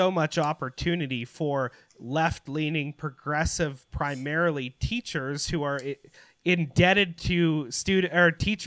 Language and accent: English; Canada; And I think that is something that should concern us as Canadian citizens